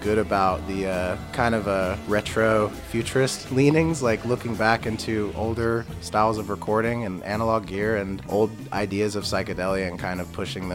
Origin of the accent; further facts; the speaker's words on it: Georgia, United States; or maybe it was just growing up outside of Atlanta and hearing it so much